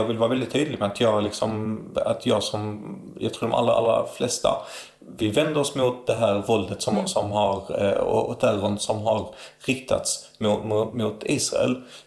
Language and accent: Swedish; Palestine; och det här var när jag var kanske 19-20 år, att jag tänkte, men jag är palestinier